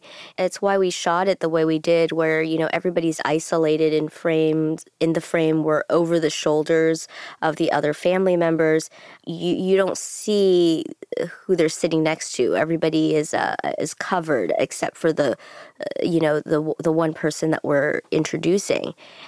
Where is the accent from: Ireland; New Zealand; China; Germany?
China; now in United States; to negotiate between my American identity and my Chinese identity.